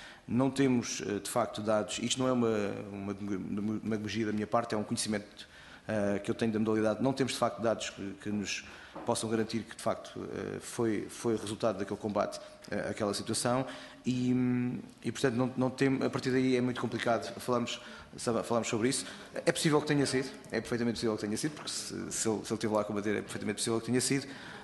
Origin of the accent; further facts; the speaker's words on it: Portugal; Nós temos, de facto, um mérito muito grande como portugueses lutadores que somos.